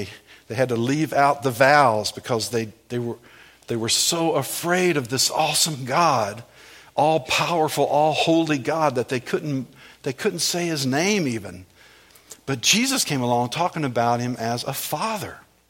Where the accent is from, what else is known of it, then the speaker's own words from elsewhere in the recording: Lexington, Kentucky, United States; We said, no, we're from Lexington.